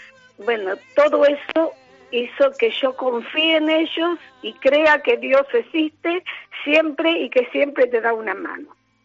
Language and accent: Spanish; Argentina; moved away as an adult; now in Spain; tengo 78 años y soy argentina, tengo mi familia allá.